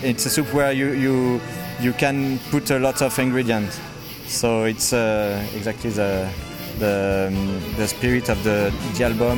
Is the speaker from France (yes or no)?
yes; Île-de-France, France; English is a second language; Yes, it was near Paris, yes.